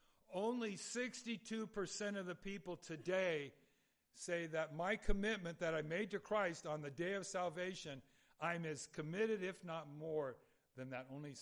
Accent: California, United States; I grew up in Southern California.

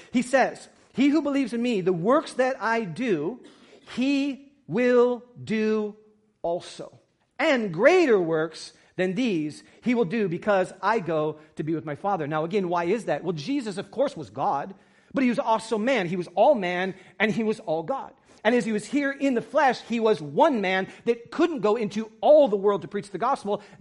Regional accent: San Diego, California, United States; I'm from San Diego, from Mission Beach

